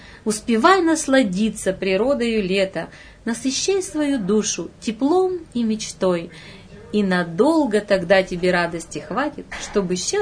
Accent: Irbit, Sverdlovsk Oblast, Russia; moved away as an adult; Да, это моя родина, Ирбит. Да, я там жила до того, как уехала учиться в Екатеринбург. Ну, все детство, можно сказать.

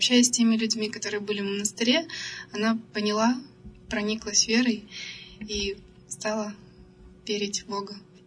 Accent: Tutayev, Yaroslavl Oblast, Russia; born there; Родилась я не здесь, родилась я в Тутаеве, Ярославской области. Покрестили меня в детстве, в несознательном возрасте

